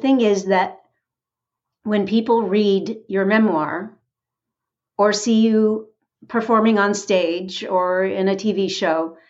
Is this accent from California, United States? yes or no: yes; Beverly Hills, California, United States; I went to bat mitzvahs and bar mitzvahs when I was growing up in Beverly Hills